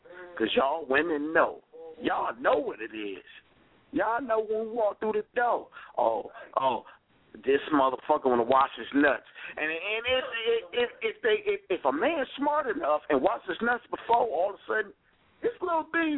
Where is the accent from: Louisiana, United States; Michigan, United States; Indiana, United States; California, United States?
Michigan, United States; Detroit; now in Pittsburgh, United States; I'm in Pittsburgh right now. I'm from Detroit, Michigan.